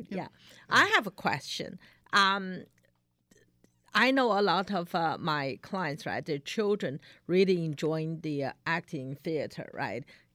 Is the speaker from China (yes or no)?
yes; China; English is a second language; now in East Brunswick, United States; I grew up in China. It's totally different system in China.